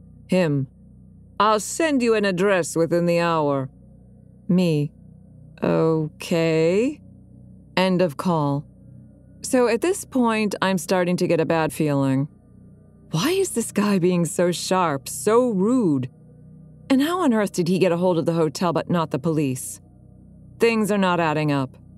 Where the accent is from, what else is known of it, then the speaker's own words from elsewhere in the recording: United States; For context, I am an American that does not speak Dutch, and thus I'm speaking in English during this